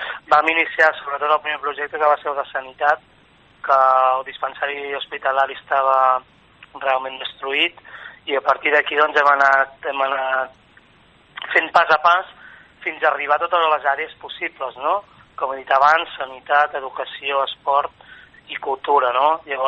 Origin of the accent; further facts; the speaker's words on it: Calella, Catalonia, Spain; la sort d'haver nascut a un gran poble, no? Ja sembla que els últims anys no puc estar gairebé mai en el meu poble, però bueno.